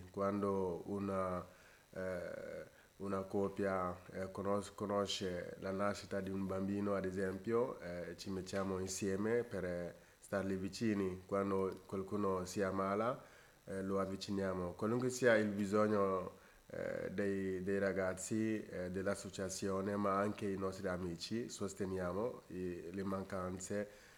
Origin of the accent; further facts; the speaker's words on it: Mali; moved away as an adult; now in Italy; vengo dal Mali. Vivo in Italia dal 2015. E prima di arrivare in Italia mi sono laureato in economia in Mali